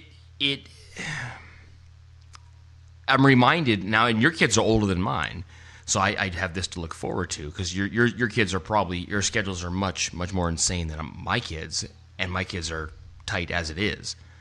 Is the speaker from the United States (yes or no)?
no; Canada; Fortunately, we're from Canada, so we play hockey